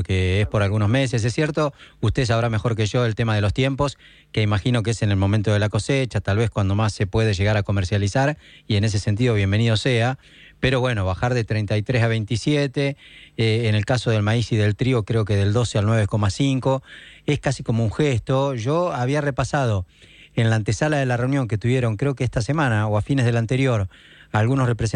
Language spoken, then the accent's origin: Spanish; Tapalqué, Buenos Aires Province, Argentina; yo soy de un pueblo del interior, yo soy de Tapalqué